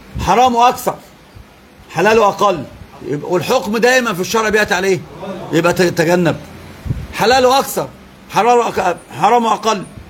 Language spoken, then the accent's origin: Arabic; Tunisia; أنا تونسي